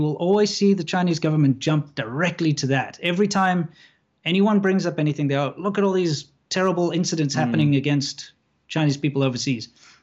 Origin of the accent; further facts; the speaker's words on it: South Africa; because of my background of growing up in South Africa